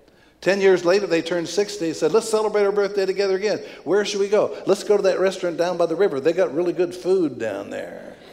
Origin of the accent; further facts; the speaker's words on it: Kentucky, United States; So even though I'm from Kentucky and even though I'm over 70